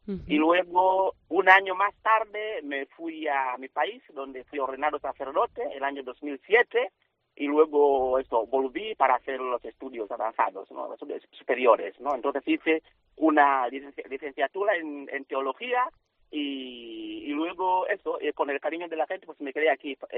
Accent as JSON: {"language": "Spanish", "country": "Tanzania", "second_language": "Spanish", "moved": "as an adult", "lives_now": "Santiago", "said": "Yo soy de Tanzania, un país del este de África, ¿no? De sur de Tanzania."}